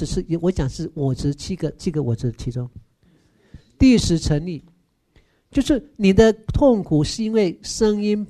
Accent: Taiwan; 你看我们台湾人布施心多强

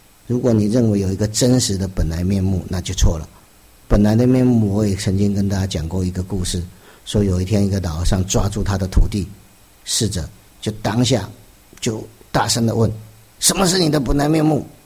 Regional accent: Taiwan; 意思就是用我们台湾话

